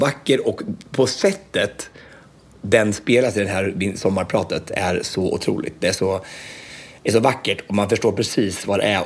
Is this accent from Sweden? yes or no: yes; Östansjö, Örebro County, Sweden; 80-talets möbler som vi hade massa med furu hemma i Östansjön när jag växte upp.